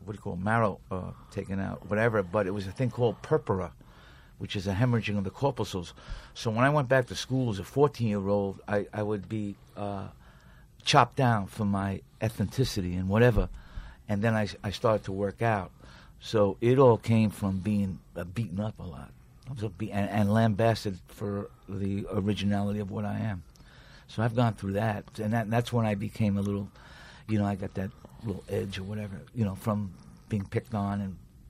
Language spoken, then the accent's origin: English; Flushing, New York, United States; also born or lived in Bronx; I was born in the Bronx and stayed with my grandmother for years, and then I moved to my parents in Whitestone, Flushing, Queens. This all happened in Flushing, Queens, man.